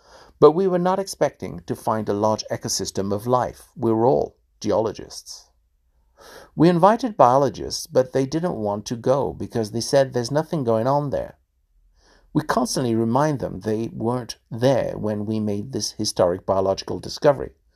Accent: Kansas, United States; born there; I was born in Kansas. I'm the first of 13 generations of my family in America to go to college.

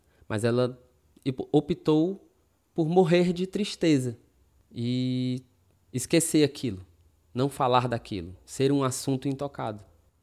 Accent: Brazil; a gente pode colocar na nossa realidade como brasileiros

